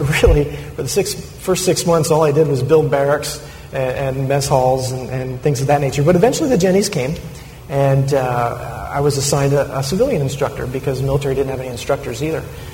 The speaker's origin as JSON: {"language": "English", "region": "Pennsylvania", "country": "United States", "tie": "born there", "said": "I was born in a small town outside of Harrisburg, Pennsylvania, on June 15th, 1896."}